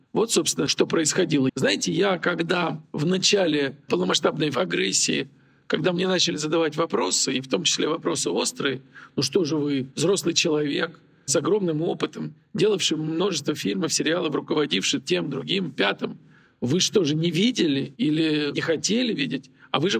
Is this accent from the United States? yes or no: no; Ukraine; born there; Я говорил и делал фильмы на собственном языке, родном языке. Да, я родился в Украине. Во мне силен очень сантимент украинский.